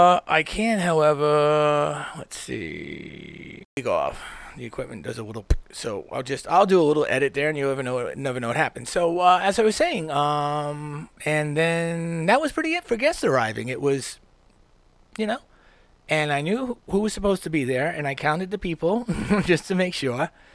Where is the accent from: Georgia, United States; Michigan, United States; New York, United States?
New York, United States; New York City; born there; it's the city of my birth. I was born in Manhattan, even